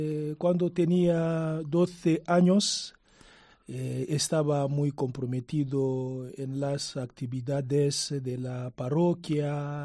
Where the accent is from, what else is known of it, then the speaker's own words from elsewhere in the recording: Lubumbashi, Haut-Katanga, DR Congo; born there; Spanish is a second language; Es una ciudad, la segunda ciudad de mi país, de Lubumbashi.